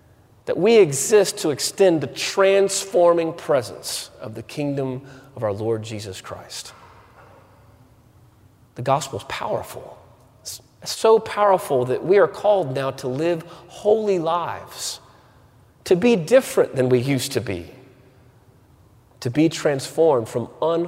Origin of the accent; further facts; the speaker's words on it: Waco, Texas, United States; I grew up in Waco, Texas. All right, so any Bears? I wasn't a Bear, but that's where I grew up. I grew up my entire childhood.